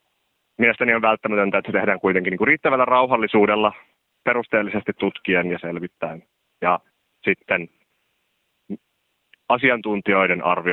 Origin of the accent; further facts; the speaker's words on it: Rovaniemi, Lapland, Finland; now in Helsinki, Finland; kun minä olen vaikka kotoisin Rovaniemeltä ja nykyään olen Helsingissä asuva opiskelija